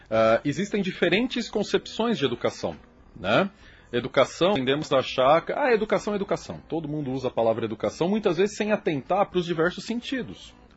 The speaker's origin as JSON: {"language": "Portuguese", "region": "São Paulo", "country": "Brazil", "lives_now": "União da Vitória, Brazil", "said": "querer continuar pesquisando São Paulo, que é de onde eu vim."}